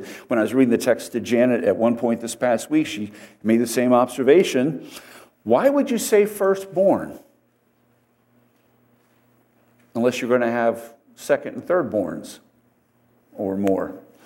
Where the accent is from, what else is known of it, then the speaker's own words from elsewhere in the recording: New Jersey, United States; born there; that's the only reason I was born in New Jersey instead of the Holy Land on the right side of the Delaware.